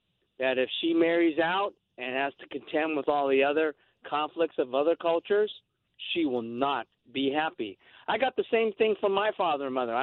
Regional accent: United States; born there; I'm Chinese. I'm American born. I graduated from Cal.

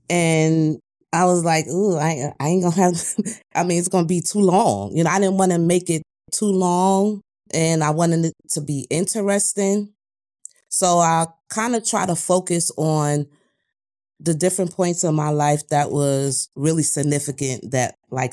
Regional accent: New York, United States; But if you knew and understand how it is growing up in New York, when I was growing up, you have to be tough.

